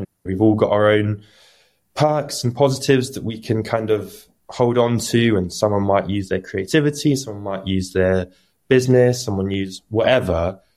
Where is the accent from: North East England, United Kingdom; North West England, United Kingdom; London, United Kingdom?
London, United Kingdom; I grew up in London, always used to go to the park and just play with anyone and just find friends. And being London, you had everyone from different nationalities and countries and languages and ages.